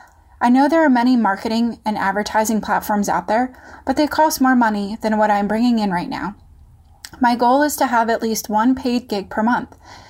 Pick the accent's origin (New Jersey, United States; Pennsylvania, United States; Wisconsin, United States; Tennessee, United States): Pennsylvania, United States; Philadelphia; I'm from the Philadelphia area.